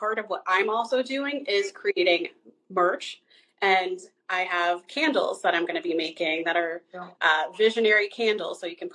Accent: New York, United States; I'm like born and bred in New York.

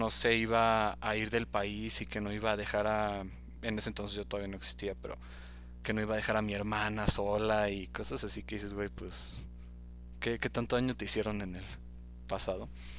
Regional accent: Mexico; ¿de dónde eres? Y ah, no, pues de México.

